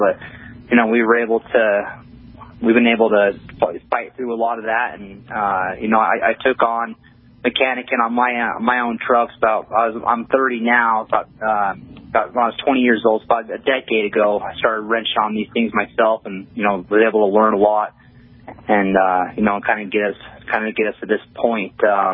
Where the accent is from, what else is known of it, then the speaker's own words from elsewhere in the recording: Livingston, Montana, United States; I had a really good friend growing up in Montana. He had a fully restored 1970 Chevy with a throttle body, fuel injected 350 in this thing. And, you know, we used to always go out in town and, you know, 16 years old growing up, dragging Livingston Main Street